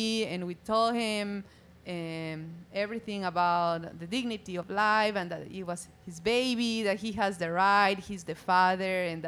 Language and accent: English; Ecuador; English is a second language; now in Hawaii, United States; I'm from Ecuador and moved to Hawaii last year.